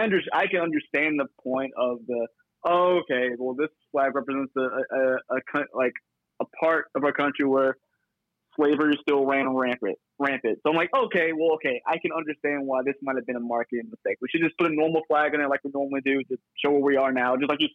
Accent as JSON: {"language": "English", "country": "United States", "said": "I'm like, Mom, I'm American."}